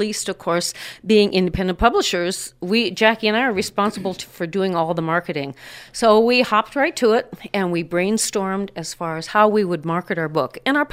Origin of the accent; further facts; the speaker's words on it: North Dakota, United States; And of course, because we grew up just outside of Bismarck, there are all kinds of opportunities for communications